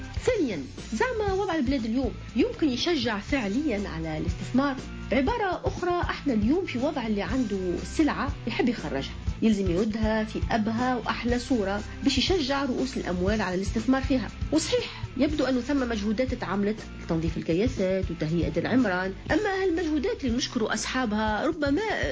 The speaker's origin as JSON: {"language": "Arabic", "country": "Tunisia", "said": "بما اني تونسية،"}